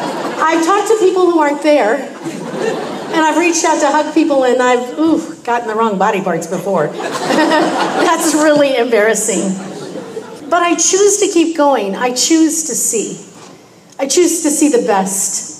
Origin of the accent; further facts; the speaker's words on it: Midwest, United States; now in Dallas, United States; I'm from Dallas, Texas, and I don't know if you know much about Texas, but we speak a little bit different than y'all. In fact, when I moved to Dallas in 2000, I was a little bit in shock because I was raised in the Midwest